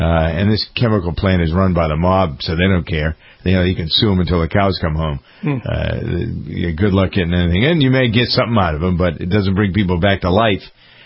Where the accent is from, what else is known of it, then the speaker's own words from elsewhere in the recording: Framingham, Massachusetts, United States; We're thinking the elementary school that she taught in Framingham, my hometown, where she came to live and work.